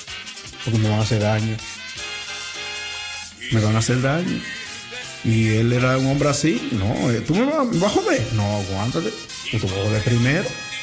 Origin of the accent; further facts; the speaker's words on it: Dominican Republic; lamentable que nuestra propia gente de allá